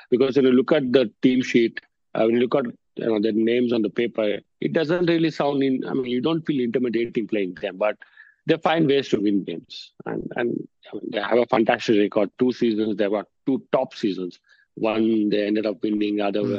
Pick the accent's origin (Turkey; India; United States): India; English is a second language; all the more reason to be excited as an Indian and a cricket fan.